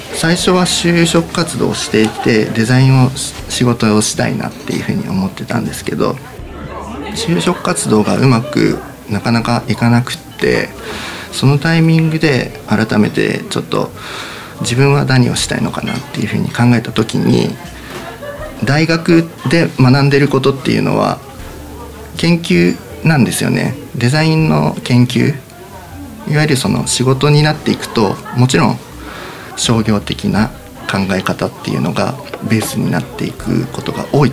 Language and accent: Japanese; Yasugi, Shimane, Japan; born there; 生まれは安来市なんですけども、すごい山の中です。はい、飛騨というところなんですが、